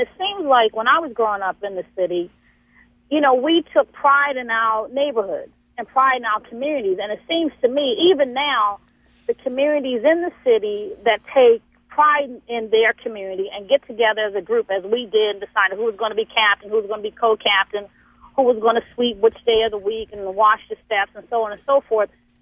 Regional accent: Baltimore, Maryland, United States; When I was growing up in East Baltimore, one of the things that I think Mayor Schaefer started at the time

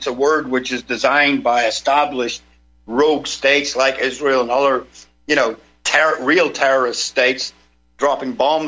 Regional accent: Northern Ireland, United Kingdom; I mean, I grew up in Northern Ireland myself.

